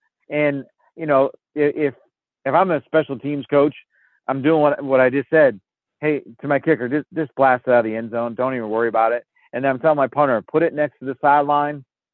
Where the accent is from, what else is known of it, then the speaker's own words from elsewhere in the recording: Massachusetts, United States; Well, my dad, I grew up in Massachusetts. My dad was a Giants fan.